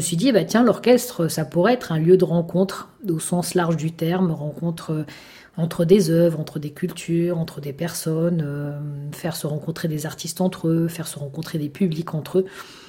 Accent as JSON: {"language": "French", "town": "Pantin", "region": "Île-de-France", "country": "France", "tie": "born or raised there", "said": "peut-être parfois encore plus compliquées que Pantin, là où j'ai grandi."}